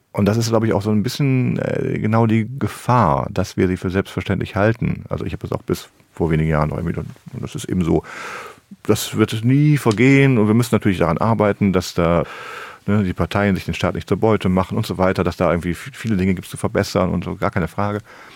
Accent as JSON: {"language": "German", "region": "Rhineland", "country": "Germany", "said": "ich versuche ja schon auch als Rheinländer nicht den Optimismus zu verlieren grundsätzlich."}